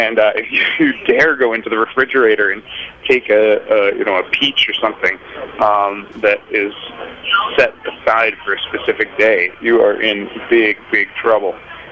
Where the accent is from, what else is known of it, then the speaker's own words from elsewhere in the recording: Cambridge, Massachusetts, United States; And we had old neighbors growing up in Cambridge that somehow are affiliated with, I think it was the Forbes family.